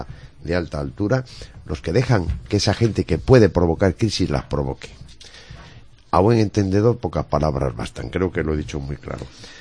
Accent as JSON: {"language": "Spanish", "town": "Los Corrales de Buelna", "region": "Cantabria", "country": "Spain", "tie": "born or raised there", "also_born_or_lived": "Santander", "said": "Por cierto, nací en Santander, pero bueno, por pura casualidad, ¿entiendes? Por pura casualidad soy de los Corrales."}